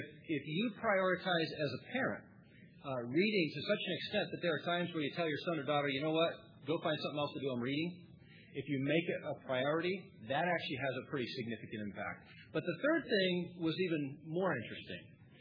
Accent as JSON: {"language": "English", "town": "Seattle", "region": "Washington", "country": "United States", "said": "And believe it or not, yeah, I'm from Seattle, too."}